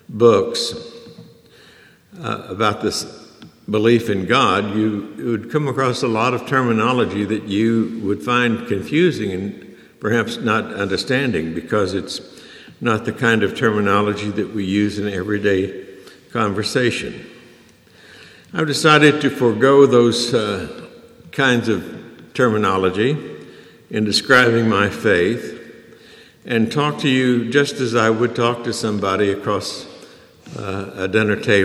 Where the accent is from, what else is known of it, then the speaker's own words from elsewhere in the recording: Oklahoma, United States; When I was a young boy growing up in Oklahoma